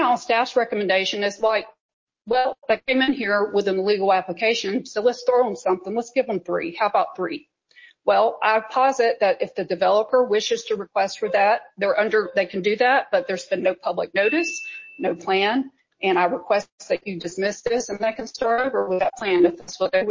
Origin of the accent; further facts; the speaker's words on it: Atlanta, Georgia, United States; now in Savannah, United States; I'm a Savannah resident, pretty new to Savannah, but I'm from Atlanta.